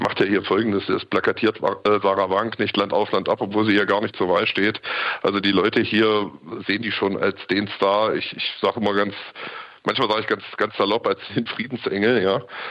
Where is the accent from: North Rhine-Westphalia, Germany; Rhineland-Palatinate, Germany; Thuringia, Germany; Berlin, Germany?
Thuringia, Germany; über die Zukunft meiner Heimat entscheide ich als Thüringer schon selber